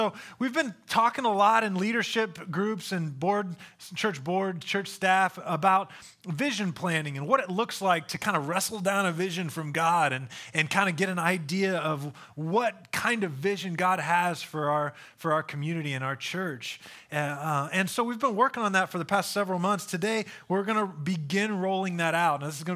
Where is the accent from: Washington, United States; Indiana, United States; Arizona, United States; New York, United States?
Indiana, United States; I grew up in Indiana, and everything's laid out in central Indiana on a grid, and there's cornfields on the side of every one.